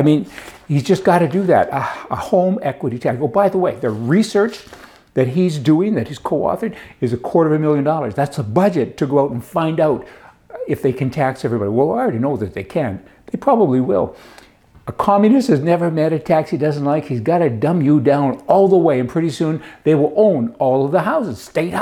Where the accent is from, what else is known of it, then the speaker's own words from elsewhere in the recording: Canada; I'm Canadian. You guys are a bloody embarrassment to my country.